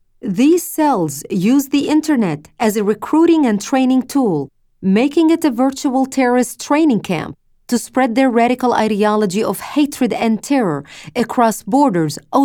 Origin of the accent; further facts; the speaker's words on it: Lebanon; while growing up in Lebanon, I witnessed and experienced the horror and terror this neo-jihad wreaks on civilians, nations, and societies. After having lived in a bomb shelter for 7 years